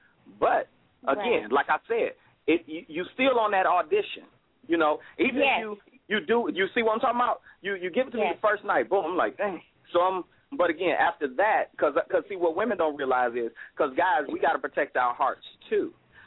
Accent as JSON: {"language": "English", "town": "Miami", "region": "Florida", "country": "United States", "said": "I'm 305 till I die, boy. I'm from the Miami. That's how we get down."}